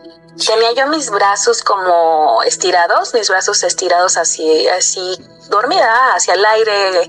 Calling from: Cuernavaca, Morelos, Mexico; de Cuernavaca.

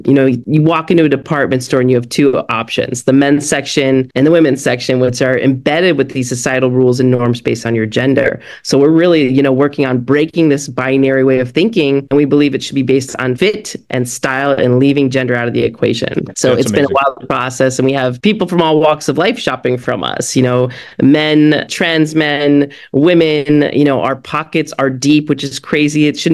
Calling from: San Diego, California, United States; So I'm in from San Diego right now.

